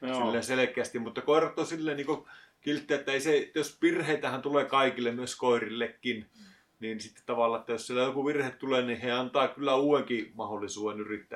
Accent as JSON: {"language": "Finnish", "town": "Rovaniemi", "region": "Lapland", "country": "Finland", "said": "Joo, minä olen Rovaniemeltä tästä näin ja joskus paljon käynyt muuallakin, mutta jotenkin se aina on vaan tuntunut kodilta."}